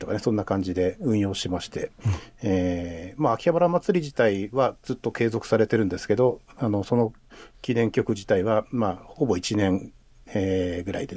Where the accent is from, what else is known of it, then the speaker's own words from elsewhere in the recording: Minamisoma, Fukushima, Japan; 地元、まあ、私の地元の方のね、南相馬市の方で